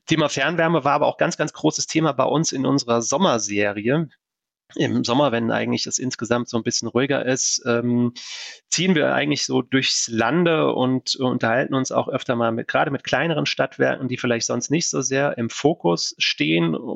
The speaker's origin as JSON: {"language": "German", "town": "Kaiserslautern", "region": "Rhineland-Palatinate", "country": "Germany", "tie": "born or raised there", "said": "im Südwesten Deutschlands, nämlich in meiner Heimatstadt Kaiserslautern"}